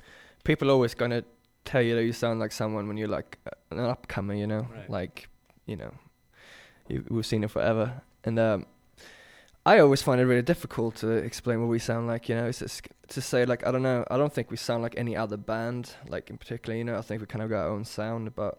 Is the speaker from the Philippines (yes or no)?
no; Sweden; also born or lived in London; now in Brooklyn, United States; I lived in London for 10 years. Yeah. You know, I lived in Sweden. I grew up in Sweden.